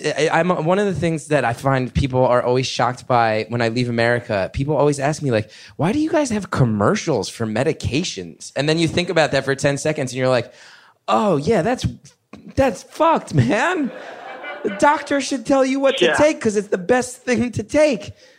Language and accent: English; New York, United States; everybody who listens to this show knows I'm a New Yorker and I'm a liberal